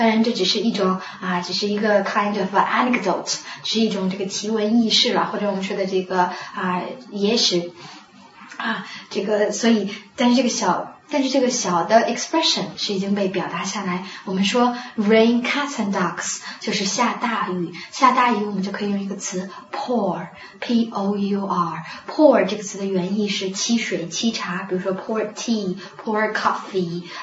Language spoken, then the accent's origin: Chinese; China; 对我们中国人来说我们感觉东风五里百花残，